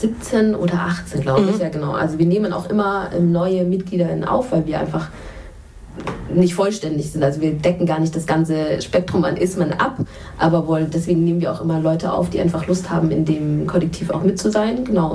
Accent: Germany; Wenn ich zum Impfen aber gehe und die erste Frage ist, woher kommst du? Und ich sage Deutschland, also woher kommst du? Und ich sage nochmal Deutschland

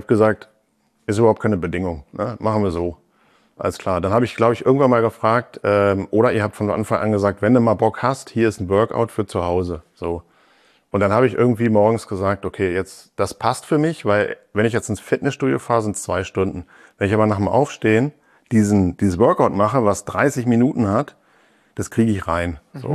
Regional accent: Northern Germany, Germany; Ursprünglich komme ich aus Norddeutschland, jetzt lebe ich in Süddeutschland, genau.

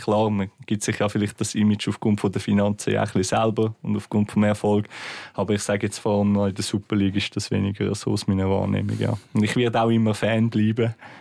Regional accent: Zurich, Switzerland; Ich bin auch in Zürich geboren und auch in Zürich fast so ein bisschen aufgewachsen im Sinne von irgendwann dann halt auch außerhalb gewohnt gegangen

